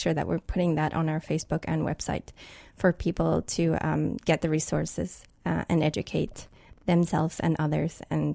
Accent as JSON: {"language": "English", "country": "Switzerland", "tie": "born or raised there", "second_language": "English", "said": "when I think of growing up in Switzerland, I don't think we had any minority in my class"}